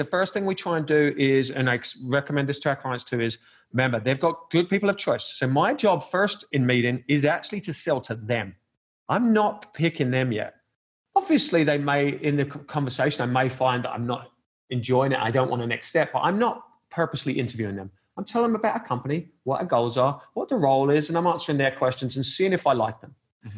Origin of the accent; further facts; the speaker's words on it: England, United Kingdom; Cup of tea, I'm English from him